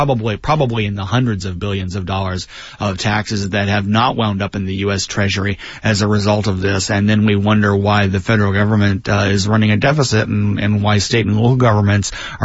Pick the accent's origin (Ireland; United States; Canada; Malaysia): Canada; accent: Canadian; you can, hear my Canadian accent there, can't you?